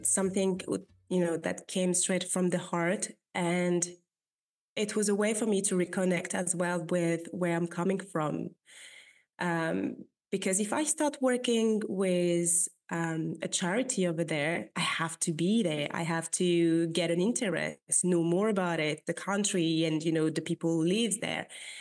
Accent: Île-de-France, France; now in London, United Kingdom; I grew up in Paris, not really in Paris, but just, you know, a couple of minutes away from Paris. So yes, I'm living now in London, but I'm French. Yeah, born and raised there.

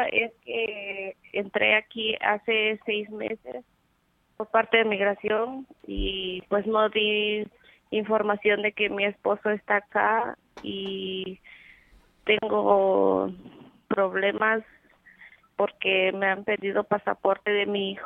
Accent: Guatemala; De Guatemala.

